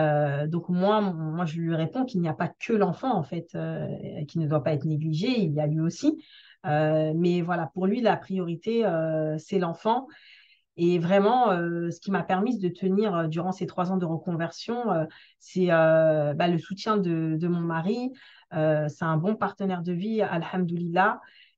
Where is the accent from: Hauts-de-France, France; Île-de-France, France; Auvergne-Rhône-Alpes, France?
Île-de-France, France; La Courneuve; J'ai grandi en banlieue à La Courneuve.